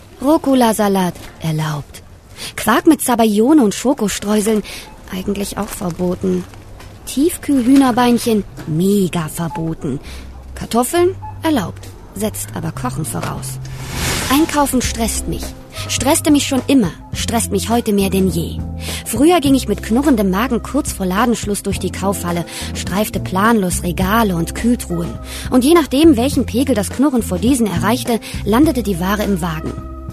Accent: Halle, Saxony-Anhalt, Germany; in Halle an der Saale, meine Heimatstadt im Süden Sachsen-Anhalts mit ca. 230.000 Einwohnern

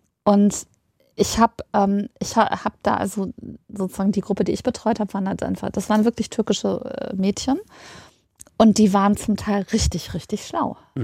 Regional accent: North Rhine-Westphalia, Germany; Also so Ruhrpott-Slang. Ich komme aus der Nähe des Ruhrgebiets.

